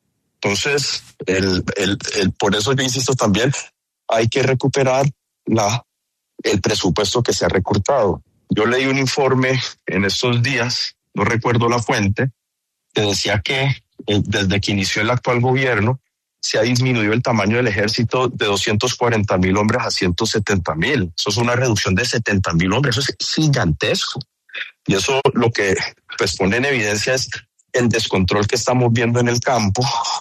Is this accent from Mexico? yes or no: no; Colombia; como los colombianos ya sabemos perfectamente bien